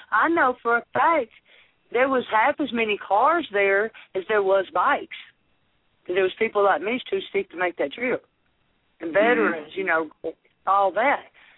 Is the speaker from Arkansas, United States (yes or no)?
yes; Arkansas, United States; I'm from Razorback country. I understand.